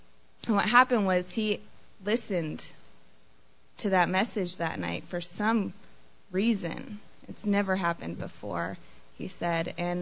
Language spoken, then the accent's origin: English; Sacramento, California, United States; I grew up in Sacramento in a very loving household